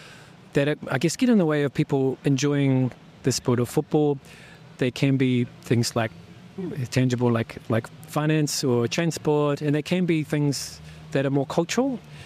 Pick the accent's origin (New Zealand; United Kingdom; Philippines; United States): New Zealand; Auckland; So I grew up locally in South Auckland, and growing up in Auckland, being Māori